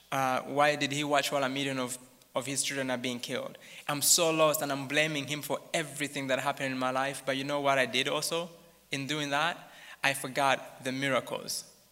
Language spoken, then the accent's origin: English; Rwanda; first language Kinyarwanda; English is a second language; I didn't know much English at that point. And I was reading in my native language, Kinyarwanda.